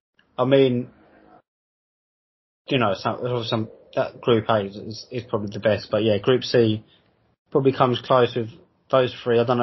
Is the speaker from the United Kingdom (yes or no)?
yes; United Kingdom; because we're British